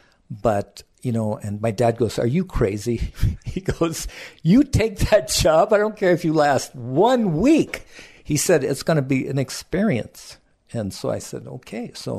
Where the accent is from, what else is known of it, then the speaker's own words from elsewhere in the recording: Hawaii, United States; I was raised in South Kona at a portion of that ranch that my dad managed.